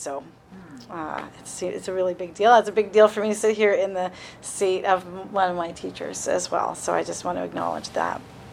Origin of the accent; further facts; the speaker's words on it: Saanich, British Columbia, Canada; also born or lived in Vancouver; now in Gabriola Island, Canada; I currently live on Gabriola Island, which is the territory of the Sinemo First Nation, and I grew up in Saanich, which is the territory of the Wasanic people. And in between that, I lived in Vancouver.